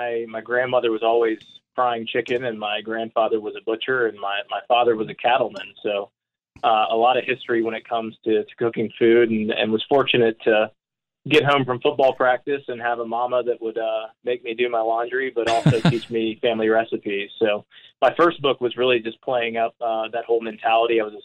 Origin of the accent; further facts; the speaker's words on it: the South, United States; you know, I think being a Southerner, you're just kind of born with barbecue kind of to a soundtrack of every one of life's events.